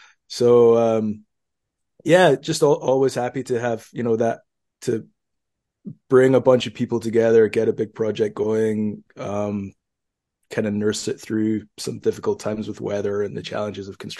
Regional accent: North Berwick, Scotland, United Kingdom; now in Tokyo, Japan; And, you know, born and raised in North Berwick, and mom and dad are still there.

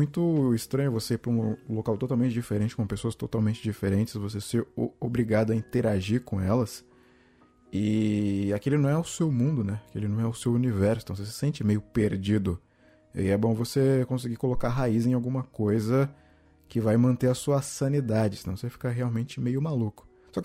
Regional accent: Brazil; com o background cultural que eu tinha, que eu tenho como brasileiro

